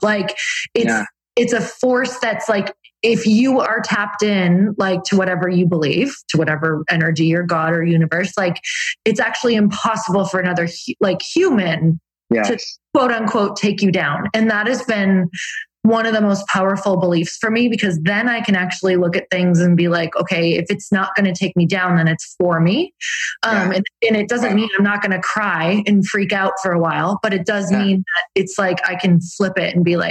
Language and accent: English; Michigan, United States; Oh, I'm from Upper Michigan. That's like what you do.